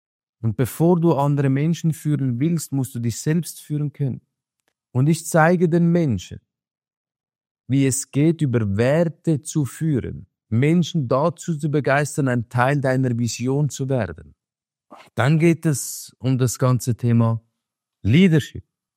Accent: Switzerland; ich bin aus der Schweiz

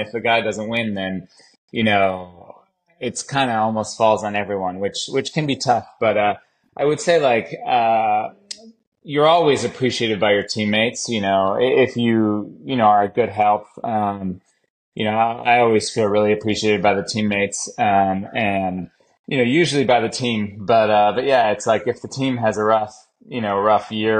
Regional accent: United States; Yeah, I'm an American pro cyclist, and like you said, I race for Decathlon AG Désert La Mondiale.

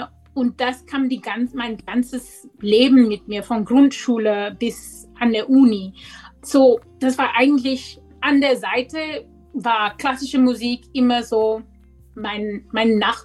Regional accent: North West, South Africa; German is a second language; Oh, als Kind in Bob war das super, super schön eigentlich. Das war eigentlich ein sehr integriertes Gesellschaft, wo wir wohnten. Das war eigentlich nicht so ganz apart wie in Apartheid in der Rest Südafrika.

